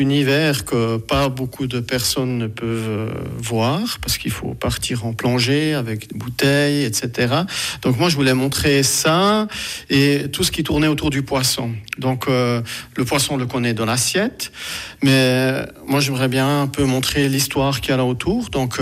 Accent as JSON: {"language": "French", "region": "Bern", "country": "Switzerland", "said": "j'habite ici et j'aime mon coin de pays, qui était au départ le Jura bernois avec le vallon de Saint-Imier."}